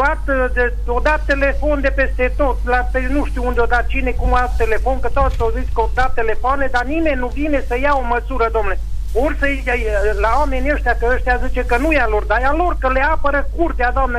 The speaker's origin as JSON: {"language": "Romanian", "town": "Căpâna de Sus", "country": "Romania", "said": "Eu sunt de aici din Căpâna de Sus."}